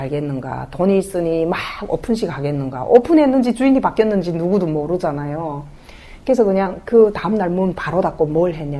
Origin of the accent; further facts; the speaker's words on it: North Korea; now in South Korea; 우리 부부는 북한에서 온 부부다. 한국에 아는 사람 한 명 없고